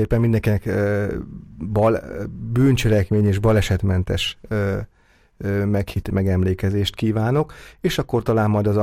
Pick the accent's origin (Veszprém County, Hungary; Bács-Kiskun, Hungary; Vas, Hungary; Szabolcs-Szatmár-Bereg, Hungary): Vas, Hungary; én ugye Vas megyéből származom, és ugye ott is több falut érint a mi rokonságunk